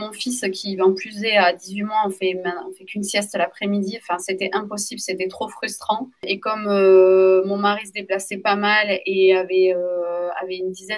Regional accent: Toulouse, Occitanie, France; also born or lived in Lille; now in Bordeaux, France; Et je suis originaire de Toulouse.

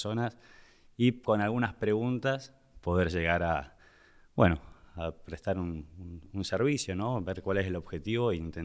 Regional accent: Tucumán, Argentina; born there; Nací en Tucumán, en el norte, mi viejo norteño. Tengo 5 hermanos, familia numerosa, artistas.

